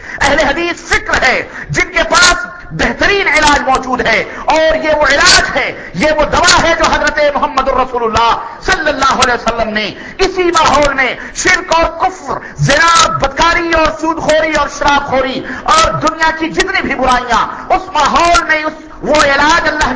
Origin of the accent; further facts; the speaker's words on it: India; ہندوستان کے اندر آپ کو پتا ہے ہم چونکہ وہاں کے رہنے والے, اس لیے ہمیں معلوم ہے